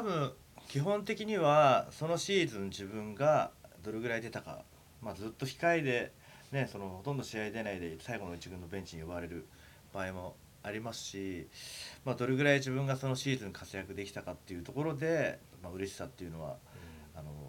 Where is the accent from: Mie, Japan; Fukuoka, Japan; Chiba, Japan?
Chiba, Japan; Narashino; 千葉県の僕はあの千葉県習志野高校という高校出身なんですけども